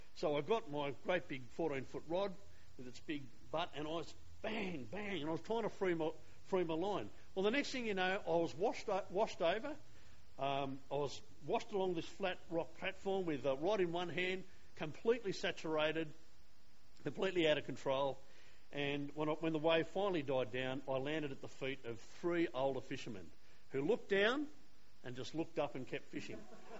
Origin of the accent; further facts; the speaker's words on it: Narrabeen, New South Wales, Australia; I grew up in Narrabeen and I used to wander down to North Narrabeen Bridge